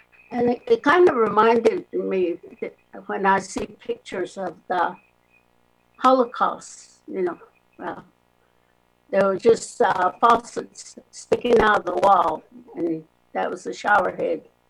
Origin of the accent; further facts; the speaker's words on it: Gray Mountain, Arizona, United States; born there; I was born in Gray Mountain, Arizona, on the Navajo Reservation. It's north of Flagstaff, and very remote area. My parents were sheep herders.